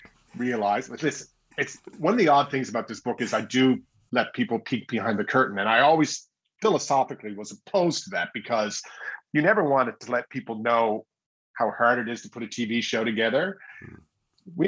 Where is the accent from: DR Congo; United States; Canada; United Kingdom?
Canada; St. John's, Newfoundland and Labrador; Well, I'm of course going to say St. John's, Newfoundland.